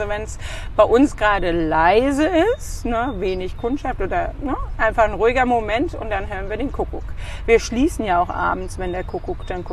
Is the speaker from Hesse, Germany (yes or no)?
yes; Frankfurt, Hesse, Germany; born there; dann war es Zeit, einfach zurückzukehren nach Hessen. Genau, wir sind geborene Frankfurter.